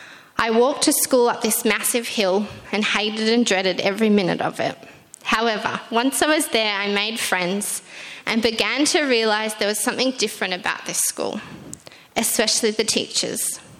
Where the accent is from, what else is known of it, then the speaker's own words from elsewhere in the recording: Hobart, Tasmania, Australia; moved away as an adult; I grew up in Hobart in Tasmania with my parents, and I lived there, until I went to college in 2008. Avondale College, that is.